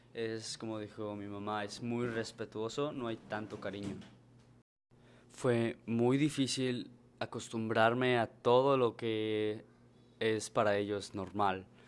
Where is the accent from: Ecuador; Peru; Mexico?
Mexico; Yucatán; Sí, como yucateco súper cariñoso, me hacía falta ese cariño de mis papás.